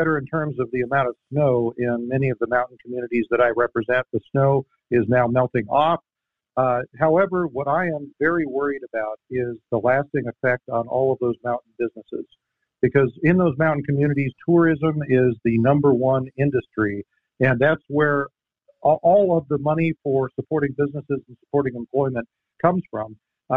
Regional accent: California, United States; I'll tell you, in my hometown, the electric provider just submitted a rate case with the California Public Utilities Commission to raise electric rates over 40 cents a kilowatt hour.

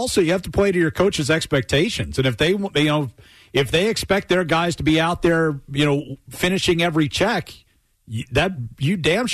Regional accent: Philadelphia, Pennsylvania, United States; I loved him when I was a kid. I grew up in Philly.

